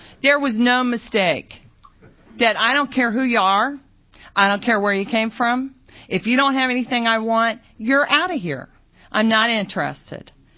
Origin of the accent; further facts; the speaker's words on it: Virginia, United States; I grew up in Virginia, by the way.